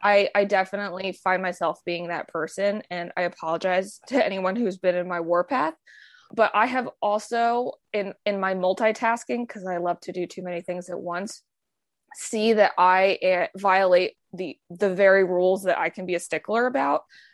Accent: New Jersey, United States; now in Virginia, United States; I'm originally from New Jersey. I didn't think I wanted to go back there.

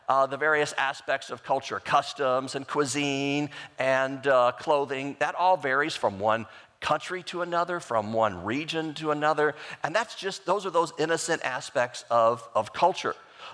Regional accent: St. Louis, Missouri, United States; See, because we came from St. Louis where you don't have accents. We just have a good old American accent, right? I lived off of 44.

